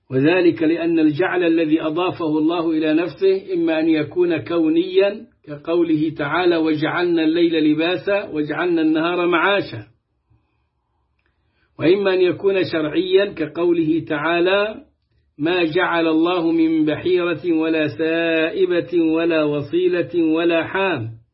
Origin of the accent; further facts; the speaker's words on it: Egypt; كان عندنا في مصر تكفيريون لكن كانوا لا يحملون السلاح